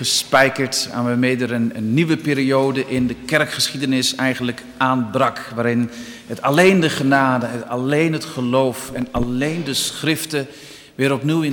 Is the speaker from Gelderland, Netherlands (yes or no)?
yes; Dinxperlo, Gelderland, Netherlands; Vanmorgen bent u bediend door broeder Bob Staal, geboren in Dinxperlo en ik kom daar zelf ook vandaan.